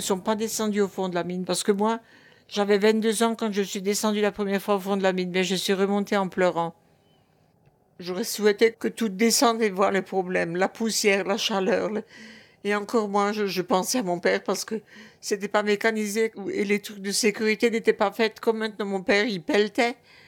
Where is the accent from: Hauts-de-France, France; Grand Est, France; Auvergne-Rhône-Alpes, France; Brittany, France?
Grand Est, France; born there; Je suis née en Alsace en 1936.